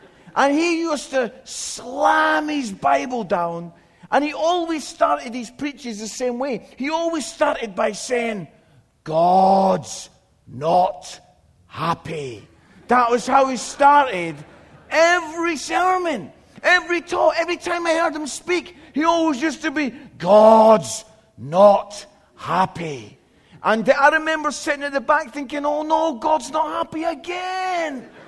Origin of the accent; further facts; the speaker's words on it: Scotland, United Kingdom; I'm Scottish. I don't know if that took you a few minutes to get that, but I'm Scottish.